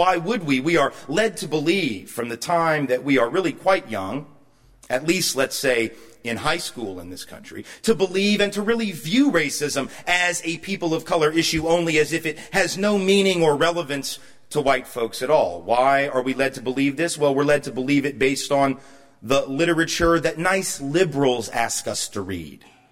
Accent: the South, United States; And of course, particularly since I'm from the South, you know, everybody assumes that that's the only place that one sees racism

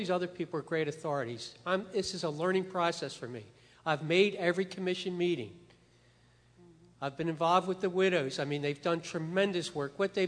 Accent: Orland, Pennsylvania, United States; I'm from Orland, Pennsylvania.

